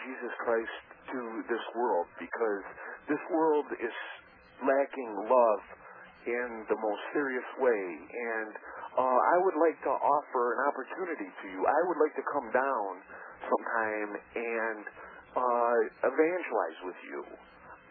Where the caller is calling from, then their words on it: Cleveland, Ohio, United States; I'm calling from Cleveland, Ohio.